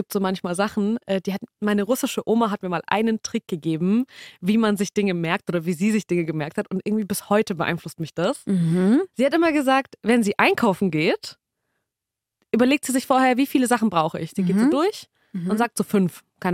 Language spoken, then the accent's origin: German; Bavaria, Germany; bei uns in Bayern ist man relativ schnell auf die Fresse geflogen, wenn man das nicht geschafft hat zu lernen